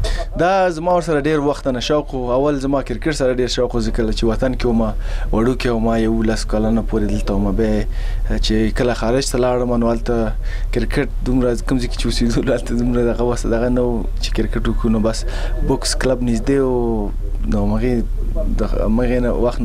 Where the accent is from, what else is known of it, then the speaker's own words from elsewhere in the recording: Afghanistan; now in England, United Kingdom; زه افغان یم، په انګلستان کې اوسېږم